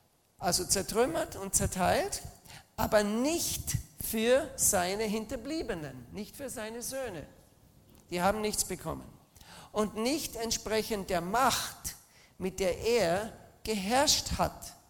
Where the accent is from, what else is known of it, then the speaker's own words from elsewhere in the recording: Austria; Ich bin ja ein Österreicher.